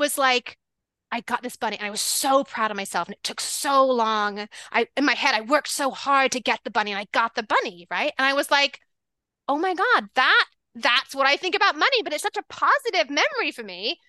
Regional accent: England, United Kingdom; So when I was a little kid, I grew up in England

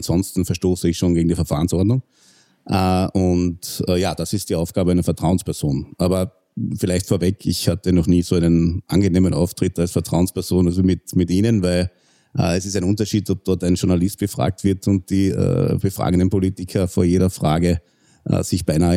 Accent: St. Veit an der Glan, Carinthia, Austria; Also ich komme ursprünglich aus Kärnten, ich bin in Bezirk St. Veit an der Glan aufgewachsen, bin dort aufs Gymnasium gegangen, bin dann mit 16 Jahren ein Jahr nach in die USA gegangen, nach Chicago, und habe dort ein Highschool-Jahr gemacht.

